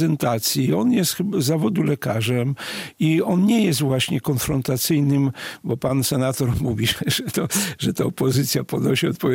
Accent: Belarus; ja jako prawosławny Białorusin

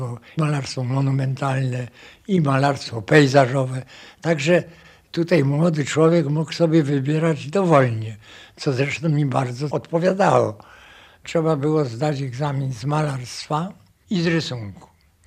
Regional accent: Lesser Poland, Poland; ja jestem z Podhala.

